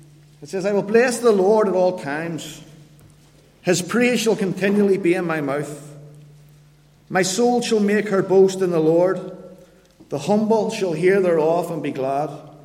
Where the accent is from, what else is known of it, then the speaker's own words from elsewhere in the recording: Belfast, Northern Ireland, United Kingdom; I'm from Belfast